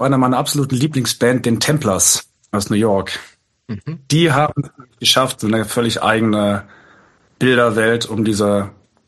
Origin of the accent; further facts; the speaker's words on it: Freiburg, Baden-Württemberg, Germany; dass wir als Freiburger natürlich